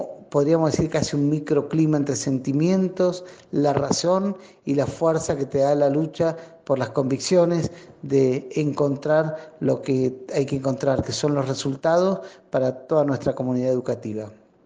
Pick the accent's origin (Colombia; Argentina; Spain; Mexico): Argentina; El Bolsón, Río Negro; soy del Bolsón, docente.